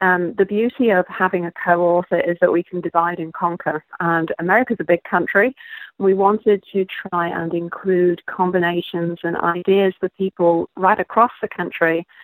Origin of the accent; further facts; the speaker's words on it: Wirral, North West England, United Kingdom; accent: British; also born or lived in Peak District; I grew up in England, so I know my accent is sounding a bit of a mongrel. To American ears, I sound British. Probably to you, I still sound somewhat Americanized. I don't know. But yeah, I was born and bred on the Wirral Peninsula